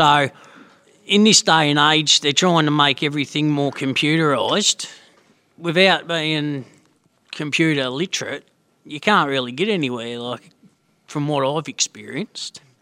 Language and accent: English; Mildura, Victoria, Australia; I'm from Mildura. Me personally, I've been in here 3.5 years now